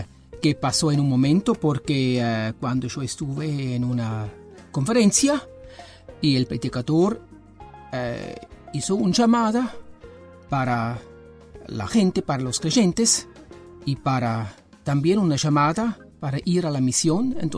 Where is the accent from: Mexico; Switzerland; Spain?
Switzerland; Zurich; Spanish is a second language; also born or lived in Germany / Brazil / Córdoba, Argentina; now in Montevideo, Uruguay; Yo soy suizo, nací en Zurich.